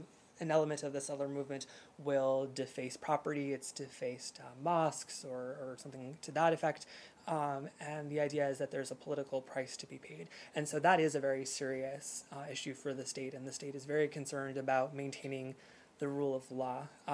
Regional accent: United States; now in Israel; I'd say during the time that I've been in Israel, the day that I, as an American, felt the least Israeli was on Memorial Day

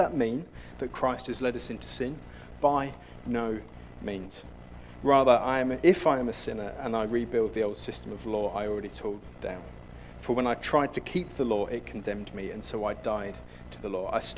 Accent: England, United Kingdom; I'm English.

